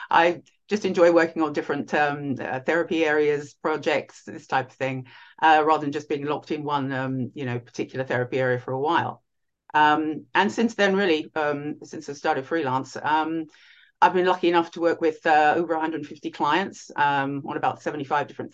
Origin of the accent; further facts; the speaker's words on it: United Kingdom; after university, I'm originally British.